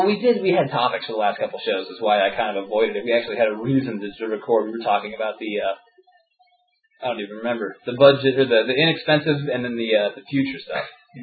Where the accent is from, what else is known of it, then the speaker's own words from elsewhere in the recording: United States; I'm never changing the way I pronounce Mana. I'm an American.